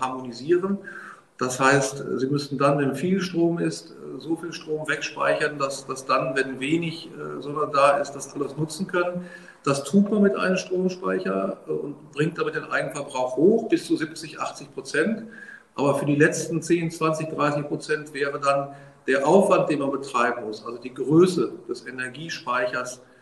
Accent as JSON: {"language": "German", "region": "North Rhine-Westphalia", "country": "Germany", "lives_now": "Dresden, Germany", "said": "Ich komme aus dem Bergischen Land, sitze gerade in Dresden"}